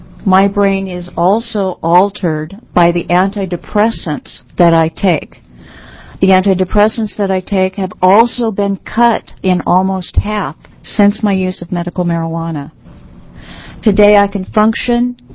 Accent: Portland, Oregon, United States; And I'm from Portland, Oregon.

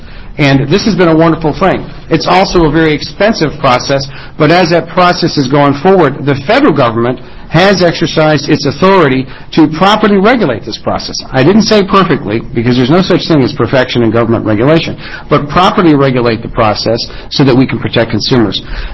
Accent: Salem, Oregon, United States; I'm an attorney from Salem

